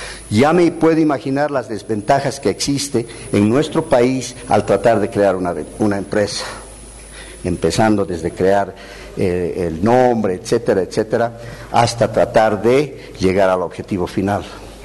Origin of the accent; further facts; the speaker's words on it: Bolivia; ese sistema para mí como boliviano era lo más importante